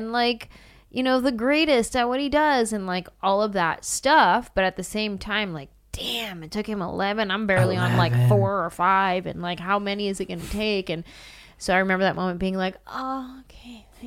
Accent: California, United States; She's Latina, I'm Latina. She's from the Bay, I'm from the Bay.

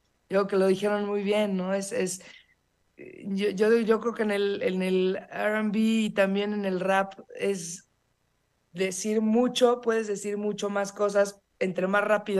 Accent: Burzaco, Buenos Aires Province, Argentina; now in Mexico; Yo soy de un barrio de las afueras de la ciudad que se llama Bursaco

